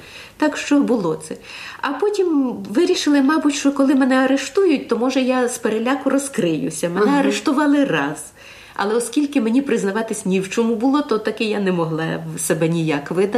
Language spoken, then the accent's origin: Ukrainian; Western Ukraine, Ukraine; бо я народилась і виросла на Західній Україні